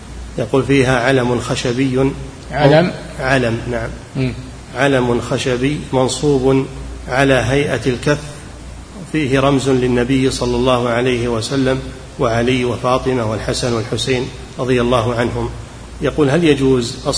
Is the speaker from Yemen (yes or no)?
yes; Yemen; هل يجوز أن نأخذها للمساجد المحتاجة عندنا في بلدنا اليمن؟